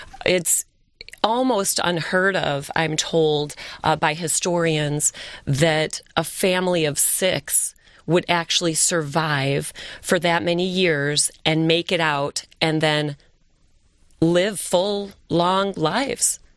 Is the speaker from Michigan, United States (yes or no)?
yes; Livonia, Michigan, United States; I grew up in Livonia, Michigan. I grew up in a small house with three other siblings and my mom and dad.